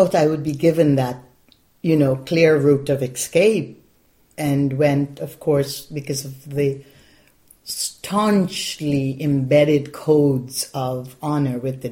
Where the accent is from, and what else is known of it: Guyana; now in United States